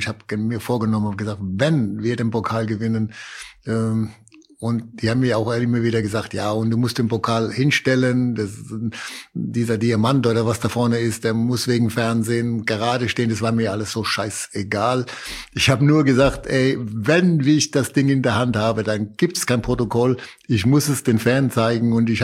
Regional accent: Dossenheim, Baden-Württemberg, Germany; also ich komme ja aus Dossenheim auch

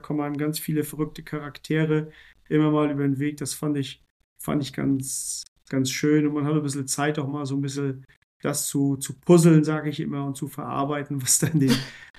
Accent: Schwerin, Mecklenburg-Vorpommern, Germany; now in Memmingen, Germany; Und werde dann nach Schwerin nach Hause fahren

